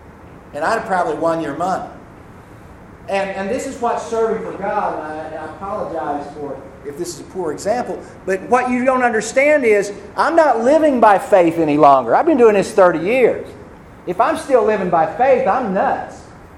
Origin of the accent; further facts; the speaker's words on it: Missouri, United States; then I'm from Missouri, you know, you got to show me.